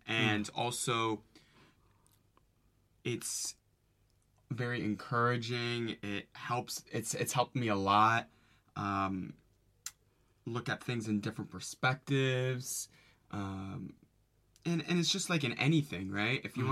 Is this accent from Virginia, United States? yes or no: yes; Virginia, United States; Yeah, so my hometown is in Virginia in the U.S.